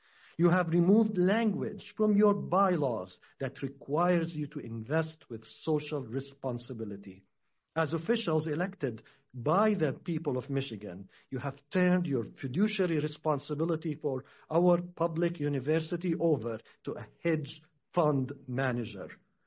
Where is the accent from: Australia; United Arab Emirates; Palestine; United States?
Palestine; Gaza Strip; I told you that I am from Gaza